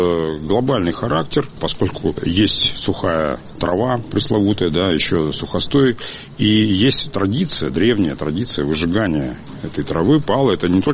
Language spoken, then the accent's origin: Russian; Far East, Russia; я вырос на Дальнем Востоке, отец был военным